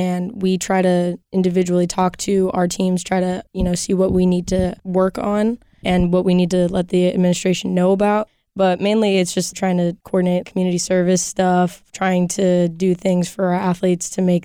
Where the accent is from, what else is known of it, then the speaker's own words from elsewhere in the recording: Rancho Cucamonga, California, United States; I'm from Rancho Cucamonga, which is like 40 miles east of LA.